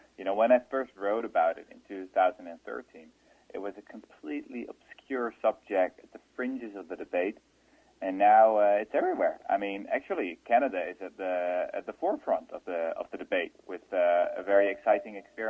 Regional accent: Netherlands; English is a second language; I'm from the Netherlands, which is like the flattest part of the earth.

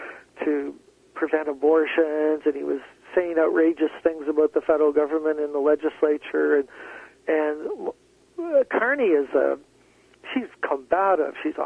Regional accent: Saint John, New Brunswick, Canada; she's from my hometown of St. John, New Brunswick, so I remember her from when I was a little kid.

